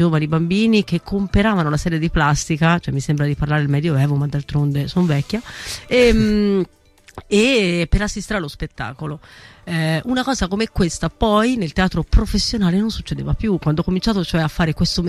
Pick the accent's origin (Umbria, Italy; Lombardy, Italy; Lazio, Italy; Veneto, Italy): Umbria, Italy; io sono umbra e quindi facevo tutte le sagre con la mia compagnia